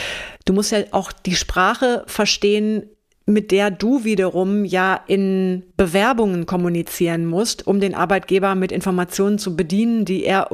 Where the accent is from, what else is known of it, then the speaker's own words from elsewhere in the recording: Bonn, North Rhine-Westphalia, Germany; Ich komme ja auch aus Bonn, falls du die Stadt kennst.